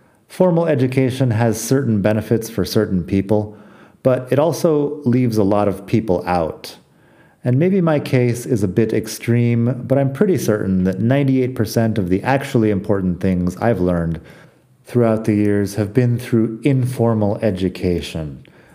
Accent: Barcelona, Catalonia, Spain; English is a second language; quiet week in Barcelona, my hometown, out here on the Mediterranean coast.

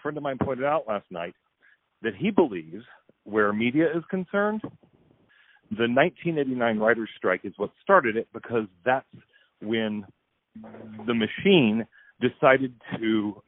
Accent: Greensboro, North Carolina, United States; That's me. I'm from Greensboro, North Carolina. We say hello.

